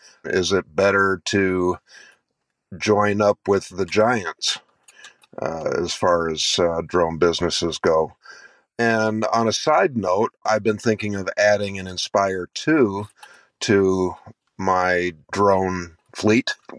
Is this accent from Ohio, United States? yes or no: yes; Ohio, United States; I'm from Northwest Ohio. I'm starting up a drone business here called Bird's Eye View.